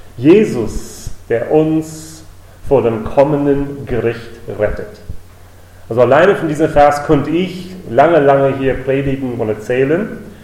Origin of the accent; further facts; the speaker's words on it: Richmond, Virginia, United States; German is a second language; now in Germany; ich komme aus den Vereinigten Staaten und ich komme aus einem wunderschönen Bundesland, das heißt Virginia. Und ich komme aus der Hauptstadt von diesem Bundesstaat, das heißt Richmond.